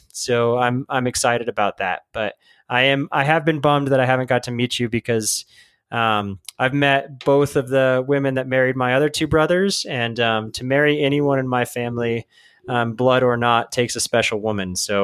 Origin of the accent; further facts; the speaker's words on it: Colorado, United States; And I'm from Colorado, so you're not alone.